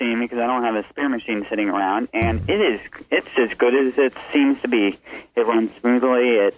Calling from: Orlando, Florida, United States; I'm from Orlando, Florida.

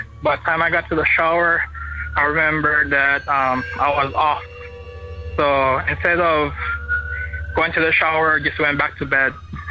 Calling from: Honolulu, Hawaii, United States; I'm calling from Honolulu, Hawaii.

